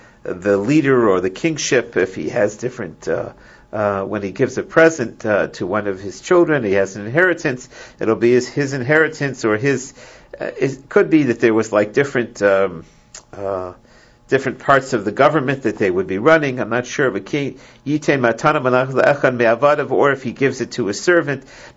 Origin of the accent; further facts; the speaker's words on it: United States; I'm very patriotic. I'm American. I grew up here. I'm very proud of being American.